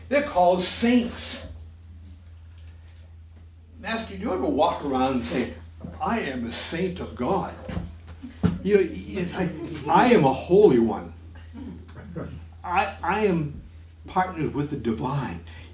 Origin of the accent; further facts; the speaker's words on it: Massachusetts, United States; born there; I'm born in Massachusetts. I'm just an American far, far, far away from Israel.